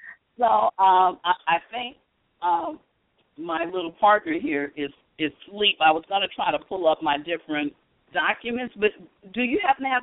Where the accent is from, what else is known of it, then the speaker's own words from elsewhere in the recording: Chicago, Illinois, United States; I'm going to Chicago. My hometown.